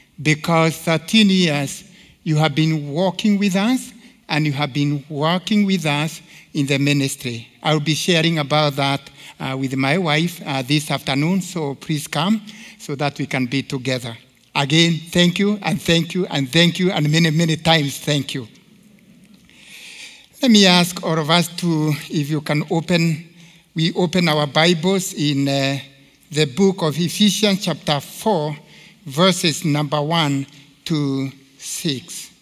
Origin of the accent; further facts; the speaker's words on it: Kenya; from Kenya, working with Christian Outreach International, but practically working with you.